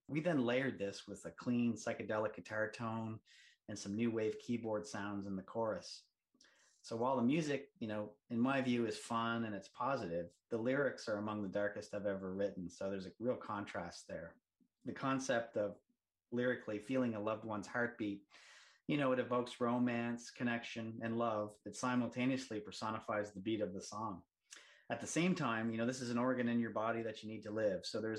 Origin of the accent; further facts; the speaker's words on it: Nova Scotia, Canada; We grew up together in Nova Scotia and played music together as kids.